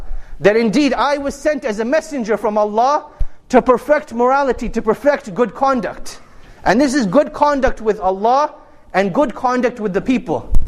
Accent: Canada; I mean, literally speaking, I came from Canada.

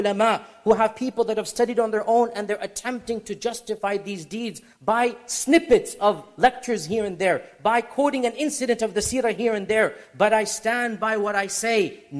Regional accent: United States; I am an American and I criticize my own country.

